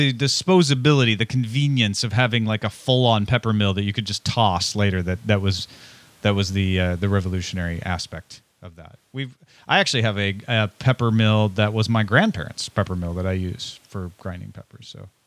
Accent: United States; I get a pass into everywhere in the United States because I'm from the United States.

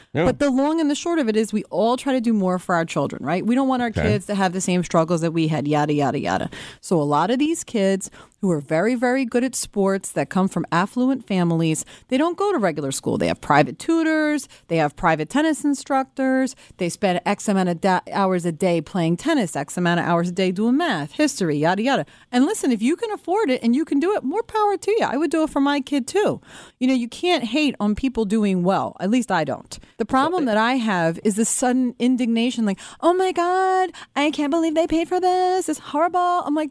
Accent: Philadelphia, Pennsylvania, United States; Because I'm from Philadelphia, and they have the Arthur Ashe Center.

